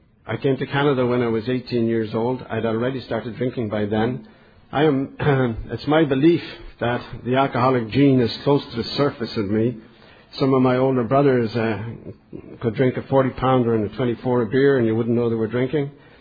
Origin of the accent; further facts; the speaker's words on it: Dublin, Leinster, Ireland; I grew up in Dublin.